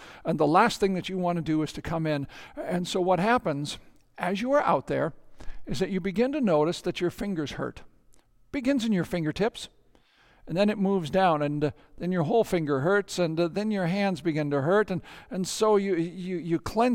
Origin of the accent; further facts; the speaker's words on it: North Dakota, United States; I was raised in North Dakota in a pastor's house. And when you are 4 and 5 and 6 years old as a boy in North Dakota, oh my gosh, what this means is snow.